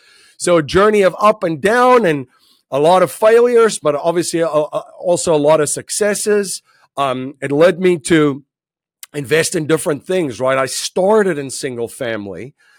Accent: South Africa; that came from just growing up in South Africa and going through

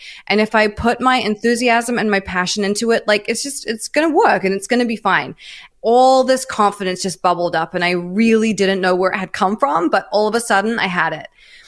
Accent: New Zealand; now in Australia; I'm from New Zealand originally, and I moved to Australia. I lived in Melbourne for about a year and a half, I think.

